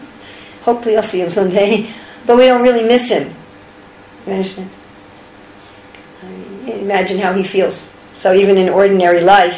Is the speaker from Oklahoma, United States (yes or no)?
no; New York City, New York, United States; born there; by modern standards, I was born in New York City, so I come from a, you know, civilized background.